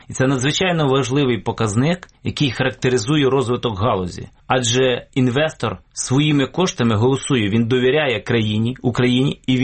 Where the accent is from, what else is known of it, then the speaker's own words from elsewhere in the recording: Kamianets-Podilskyi, Khmelnytskyi Oblast, Ukraine; це місто Кам'янець-Подільський. До речі, моє рідне місто